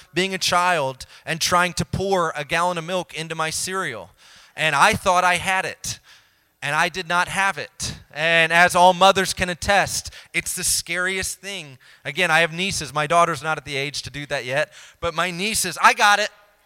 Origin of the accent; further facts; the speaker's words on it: Indiana, United States; I grew up in Indiana, you know. We play basketball